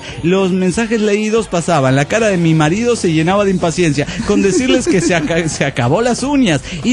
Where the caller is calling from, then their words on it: Morelia, Michoacán, Mexico; de Morelia, Michoacán.